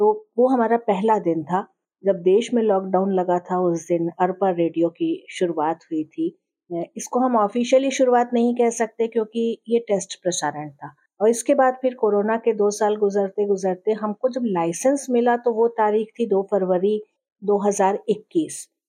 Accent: Bilaspur, Chhattisgarh, India; हम लोग बिलासपुर के रहने वाले हैं

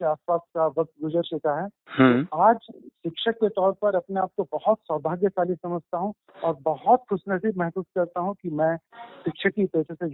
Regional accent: Bastar, Chhattisgarh, India; चूंकि मैं बस्तर से आता हूँ

